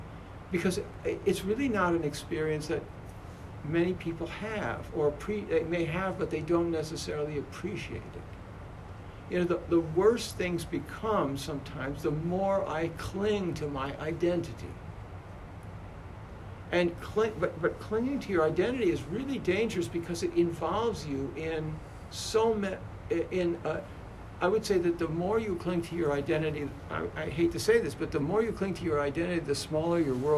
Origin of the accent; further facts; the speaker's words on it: United States; born there; I was born in America